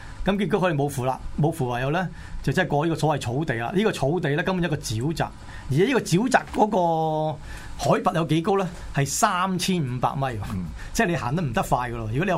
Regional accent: Hong Kong; 即係我哋香港人，我諗就諗唔到呢啲咁嘅情形啦。

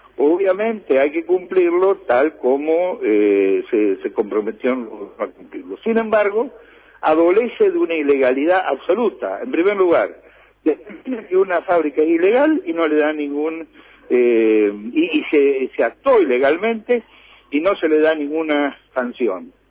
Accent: Concordia, Entre Ríos, Argentina; yo soy de Concordia y hemos desarrollado nuestra vida al lado de Uruguay, al lado del río, pero al lado del río.

